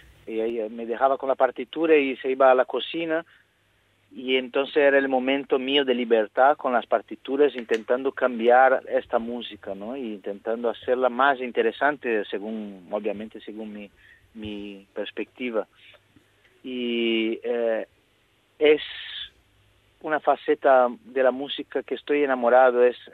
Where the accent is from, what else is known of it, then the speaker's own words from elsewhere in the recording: Brazil; Spanish is a second language; moved away as an adult; now in Spain; Yo soy un artista brasileño, yo he vivido hasta mis 22 años en Brasil.